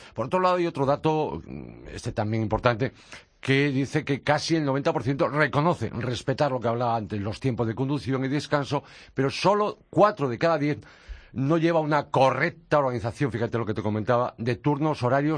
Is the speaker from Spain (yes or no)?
yes; Galicia, Spain; Oye, ¿por qué pasa que nos gusta a todos comer ese marisco de mi tierra, de Galicia, y que llegue fresco?